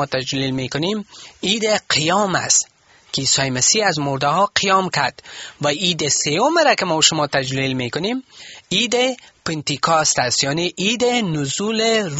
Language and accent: Persian; Afghanistan; کل ما افغان هستیم